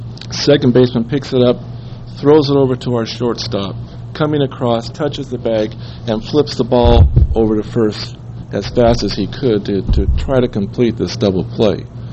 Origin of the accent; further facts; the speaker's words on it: California, United States; I grew up in Northern California.